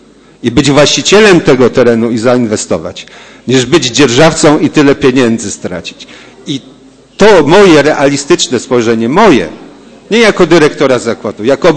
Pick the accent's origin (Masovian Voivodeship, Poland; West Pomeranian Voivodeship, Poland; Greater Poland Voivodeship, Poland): Greater Poland Voivodeship, Poland; Poznań; Jestem tego nauczony, jako chociażby poznaniak.